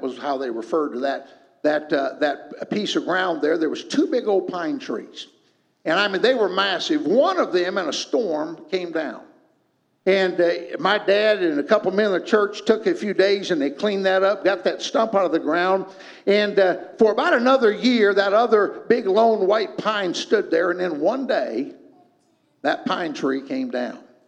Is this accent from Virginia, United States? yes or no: no; Kentucky, United States; also born or lived in Michigan; Michigander by birth, but I still feel sort of like, if you ask me where I'm from, I feel like telling you I'm from Kentucky. Because I lived there throughout all my elementary years and into junior high school.